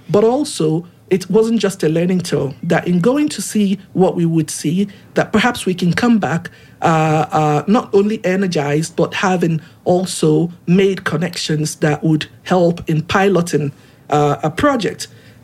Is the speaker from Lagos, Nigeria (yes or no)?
no; Oguta, Imo, Nigeria; I was able to go back to Uguta, my hometown